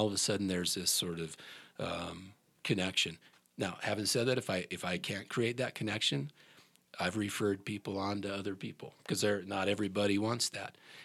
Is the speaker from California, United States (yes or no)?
no; Boulder, Colorado, United States; And, you know, I'm from Boulder, so you have to be kind of careful how you say this.